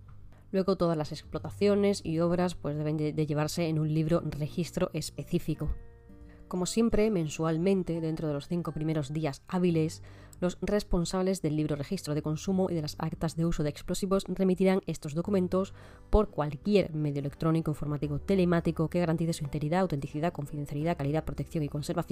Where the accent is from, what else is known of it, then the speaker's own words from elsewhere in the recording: Cádiz, Andalusia, Spain; Yo soy de Cádiz y yo no creo que en 24 horas me contesten